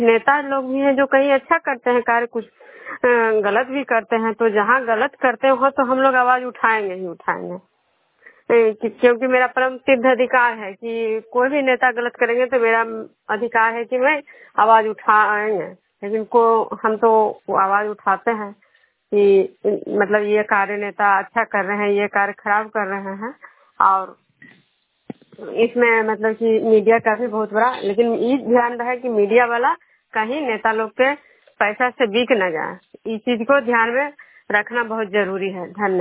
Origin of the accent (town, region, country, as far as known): Vishnupur, Bihar, India